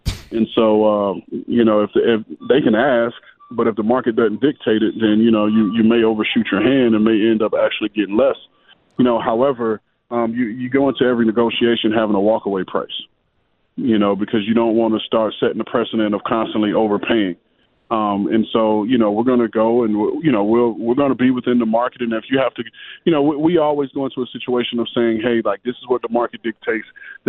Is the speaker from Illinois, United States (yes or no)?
no; Key West, Florida, United States; the Key West High School you drove by is not the Key West High School I went